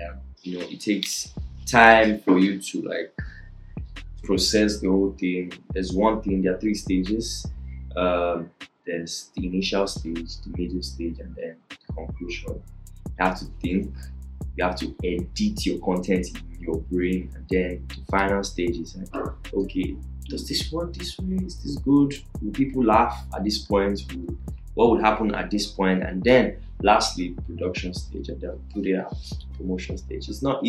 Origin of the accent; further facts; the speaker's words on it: Edo, Nigeria; I'm a student, my final year, and yes, I'm from Edo State.